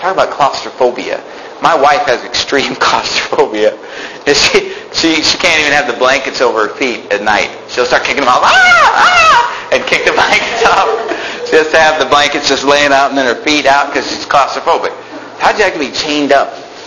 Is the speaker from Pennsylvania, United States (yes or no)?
no; Sacramento, California, United States; Look, I'm from Sacramento, California. It gets pretty hot.